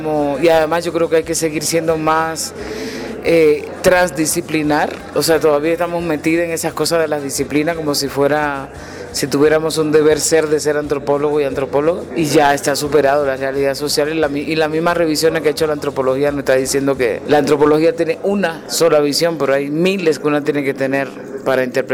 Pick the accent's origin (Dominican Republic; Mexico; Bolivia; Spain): Dominican Republic; Hice trabajo social en mi país, República Dominicana, y una especialización en ciencias sociales.